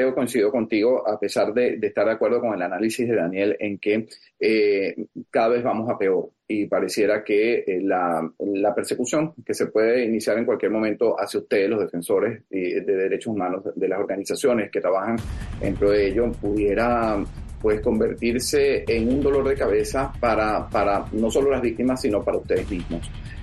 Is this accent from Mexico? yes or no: no; Venezuela; como venezolanos